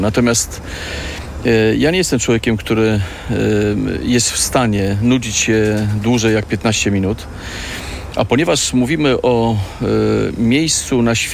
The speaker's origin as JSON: {"language": "Polish", "town": "Warsaw", "region": "Masovian Voivodeship", "country": "Poland", "tie": "born or raised there", "said": "Natomiast ja jestem mazowszaninem, urodzonym, wychowanym w Warszawie. I to jest moje miejsce na ziemi."}